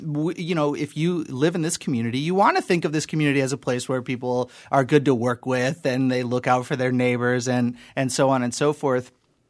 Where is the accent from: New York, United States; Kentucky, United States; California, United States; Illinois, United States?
Illinois, United States; now in Wausau, United States; I grew up in Central Illinois